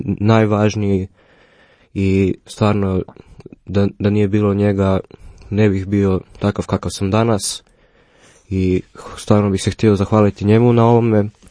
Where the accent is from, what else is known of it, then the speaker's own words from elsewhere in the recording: Sveta Nedelja, Zagreb County, Croatia; dolazim iz Svete Nedelje i moja obitelj je isto tako katolička obitelj